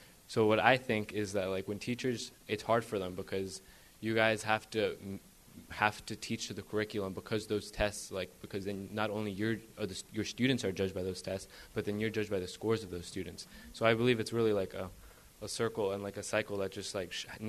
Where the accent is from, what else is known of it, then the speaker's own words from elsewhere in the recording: Bolivia; moved away; I'm from Bolivia. We would be in Bolivia right now. But we moved here